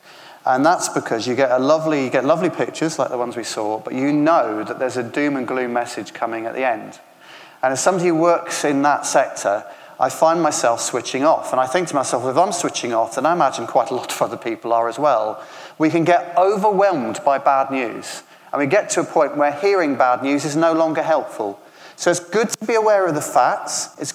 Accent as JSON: {"language": "English", "country": "United Kingdom", "said": "rather than complaining and grumbling about it, which we are all good at doing, because we're British"}